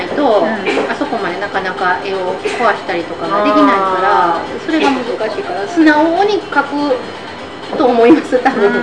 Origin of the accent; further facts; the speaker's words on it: South Korea; now in Netherlands; 私が韓国人なんですけど